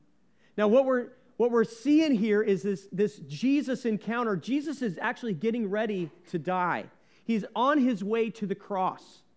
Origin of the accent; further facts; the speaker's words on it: San Francisco, California, United States; I'm from San Francisco, and there's sort of a local lore legend of a guy actually in the 1800s